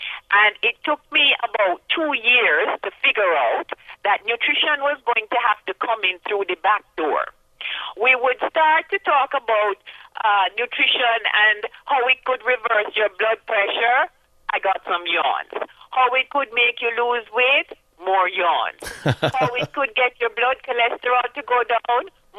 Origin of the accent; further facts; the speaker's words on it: Jamaica; Well, I'm from Jamaica.